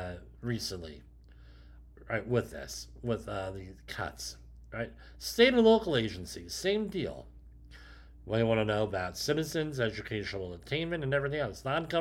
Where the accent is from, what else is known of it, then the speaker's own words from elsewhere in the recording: New York, United States; also born or lived in New Jersey; I'm from New Jersey. I'm from Rockland County, New York.